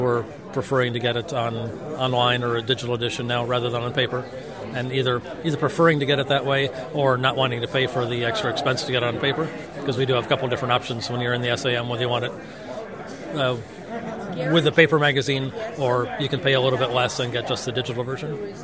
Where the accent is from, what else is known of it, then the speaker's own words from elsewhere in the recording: Cleveland, Ohio, United States; In Cleveland, my hometown, so this should be fun.